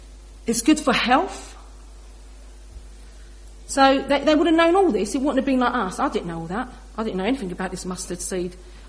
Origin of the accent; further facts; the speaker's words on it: London, United Kingdom; And as a child growing up in East London, half of it was bombed and derelict